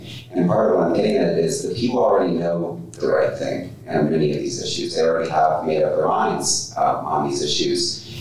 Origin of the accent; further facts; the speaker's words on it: Alabama, United States; I think another similar thing that you had down in my home state of Alabama recently